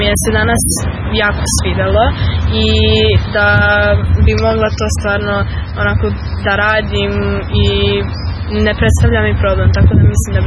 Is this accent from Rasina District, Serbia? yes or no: no; Čačak, Moravica District, Serbia; dolazim iz Čačka, iz ekonomske škole, smer finansijski administrator.